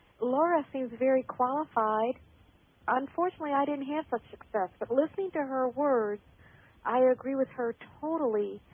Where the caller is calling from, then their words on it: Cocoa Beach, Florida, United States; I'm calling from Florida.